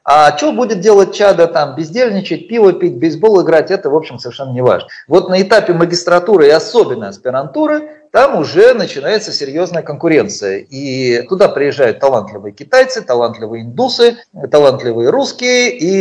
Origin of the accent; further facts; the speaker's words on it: Moscow, Russia; Я сам москвич, вырос в московской интеллигентской семье, мои родители типичные такие интеллигенты-шестидесятники, идеалисты такие, хотя вот отец вырос в деревне.